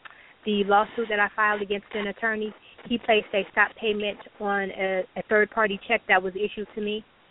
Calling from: Cleveland, Ohio, United States; I'm calling from Cleveland.

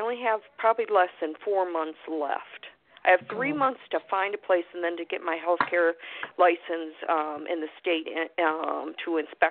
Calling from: Florida, United States

